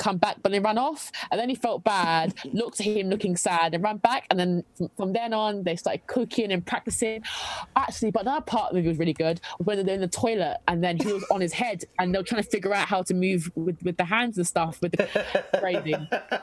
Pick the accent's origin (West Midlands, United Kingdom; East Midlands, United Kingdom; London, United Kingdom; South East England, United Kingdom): London, United Kingdom; See, I'm from London, you see. So London people, we just say everything as quick as possible.